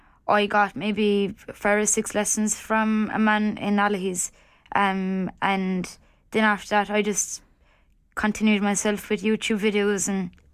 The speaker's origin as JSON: {"language": "English", "town": "Ardgroom", "region": "Munster", "country": "Ireland", "said": "I come from Beara in West Cork, in a small peninsula. And the little village I come from is Argroom."}